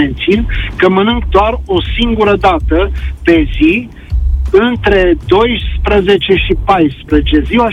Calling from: Cluj-Napoca, Cluj County, Romania; sunt de la Cluj.

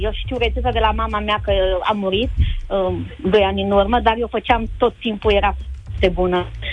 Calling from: Târgu Jiu, Gorj County, Romania; Mă sunt de la Târgu Jiu.

